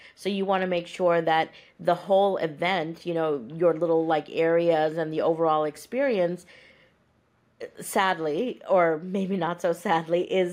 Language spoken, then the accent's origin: English; Pakistan; now in United States; I'm from Pakistan and I'm American, so I'm a Pakistani American.